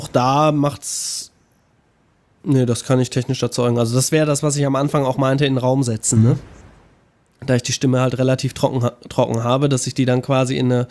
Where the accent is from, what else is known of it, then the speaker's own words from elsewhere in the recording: North Rhine-Westphalia, Germany; Ich habe überhaupt keinen Dialekt. Ich bin Nordrhein-Westfaler da.